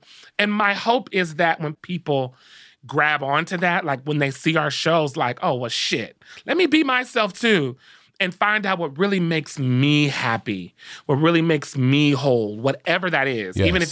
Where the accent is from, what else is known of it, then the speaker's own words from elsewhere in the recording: Compton, California, United States; And I grew up in Compton. It's a little hood, you know what I'm saying?